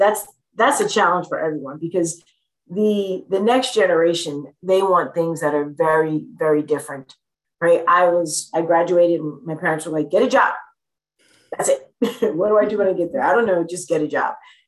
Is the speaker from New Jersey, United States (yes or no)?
yes; Plainfield, New Jersey, United States; I grew up in Plainfield, so not too far from there, and used to go to church in New Brunswick.